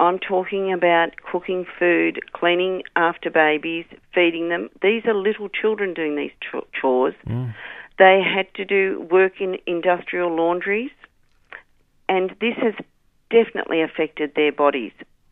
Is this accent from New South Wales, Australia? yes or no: no; Geelong, Victoria, Australia; I grew up in an orphanage in Geel